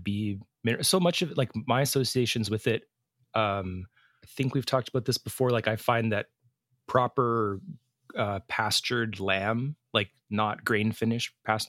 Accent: Edmonton, Alberta, Canada; We're two chefs from Edmonton, Alberta, Canada.

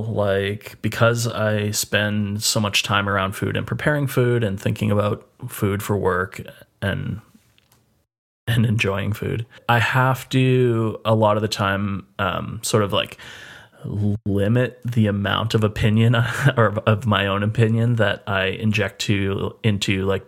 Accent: Edmonton, Alberta, Canada; We're two chefs from Edmonton, Alberta, Canada.

